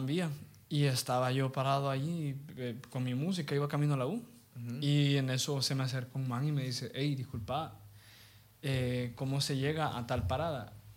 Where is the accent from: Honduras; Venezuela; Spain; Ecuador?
Honduras; me pregunta que dónde soy, de Honduras